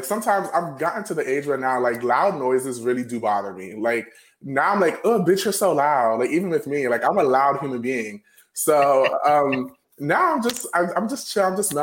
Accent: New York City, New York, United States; The Bronx, New York.

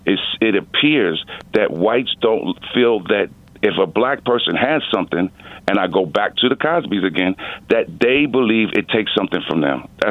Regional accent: New York City, New York, United States; I came from New York City, and New York City is one of the most segregated places in the world.

